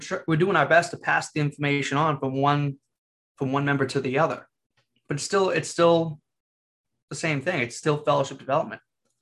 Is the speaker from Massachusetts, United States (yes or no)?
yes; Lowell, Massachusetts, United States; So I'm from Lowell, Massachusetts originally. It's a city.